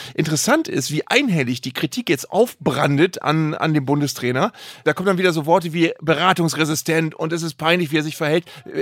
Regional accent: Weyhe, Lower Saxony, Germany; dass Dennis Undav ja in Weihe gespielt hat, meinem Heimatort, beim SC Weihe.

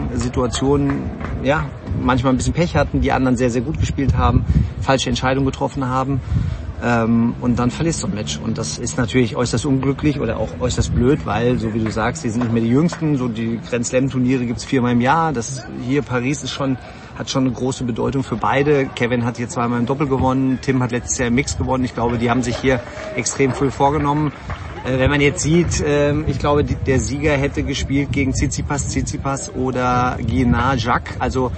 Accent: Herdecke, North Rhine-Westphalia, Germany; born or raised there

